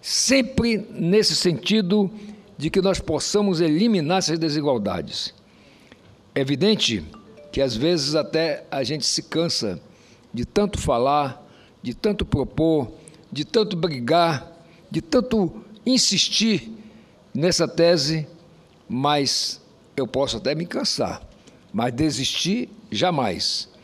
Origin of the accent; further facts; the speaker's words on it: Roraima, Brazil; born there; also born or lived in Pará; nasci lá no meu estado de Roraima